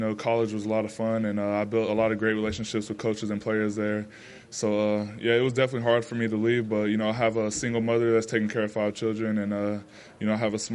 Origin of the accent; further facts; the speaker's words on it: Florida, United States; also born or lived in California; Yeah, I was born in California, and, you know, even though I grew up in Florida, I came back to California